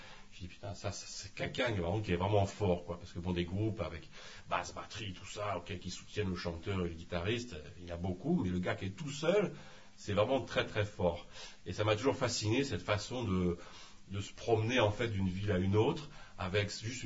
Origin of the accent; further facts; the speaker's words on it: Auvergne-Rhône-Alpes, France; also born or lived in Paris / Rennes; nous sommes de l'Isère, hein, de Dauphiné. Et ensuite, on s'est baladé à Paris. Ensuite, moi, j'ai passé une quinzaine d'années en Bretagne, à Rennes. Après, j'ai voyagé donc à l'étranger.